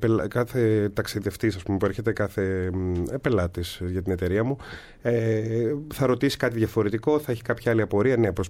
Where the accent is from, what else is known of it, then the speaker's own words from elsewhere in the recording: Greece; Αυτό ένιωθα και αυτό ήθελα, αλλά φυσικά μεγαλώνοντας στην Ελλάδα